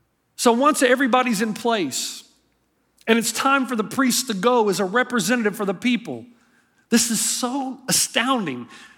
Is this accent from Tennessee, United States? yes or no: yes; Tennessee, United States; you know, I grew up in Tennessee.